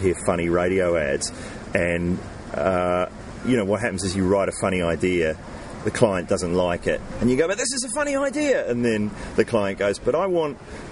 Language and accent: English; New Zealand; accent: New Zealand; Because my accent was so thick, my New Zealand accent